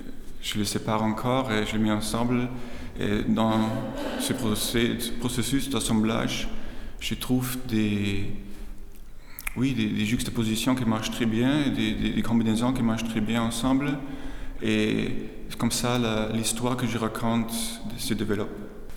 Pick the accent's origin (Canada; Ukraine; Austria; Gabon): Austria; first language German; French is a second language; Cette fois, c'est un titre allemand. C'est ma langue maternelle. Mais c'est encore plus un titre autrichien. Je suis d'Autriche